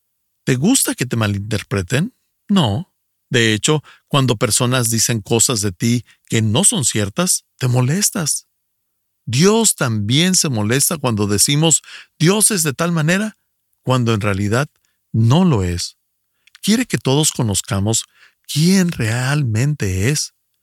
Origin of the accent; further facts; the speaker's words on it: Ecuador; soy del Ecuador.